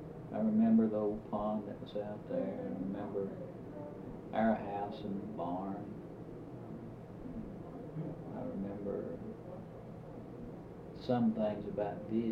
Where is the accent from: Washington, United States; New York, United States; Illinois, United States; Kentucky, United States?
Kentucky, United States; Park City; also born or lived in Mammoth Cave; Well, I was born here at Mammoth Cave, just across the parking lot there. We lived here until they started making it a national park. We moved in 1935, later, in the winter of 35, Park City. And I lived there until I was about 15.